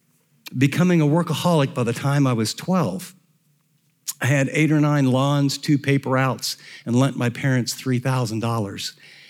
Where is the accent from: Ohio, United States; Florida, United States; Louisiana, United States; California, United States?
Ohio, United States; Columbus; I grew up in the Columbus area